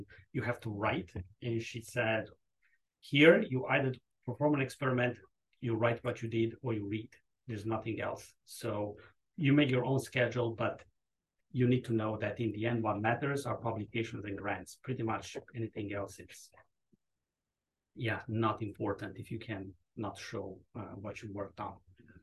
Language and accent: English; United States; born there; being an American, being born here